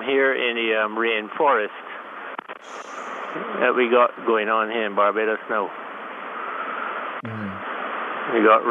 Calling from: Christchurch, Canterbury, New Zealand; Christchurch.

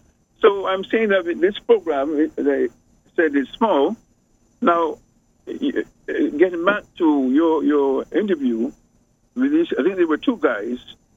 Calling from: Brooklyn, New York, United States; Yeah, from Brooklyn, New York. I'm calling from Brooklyn, New York.

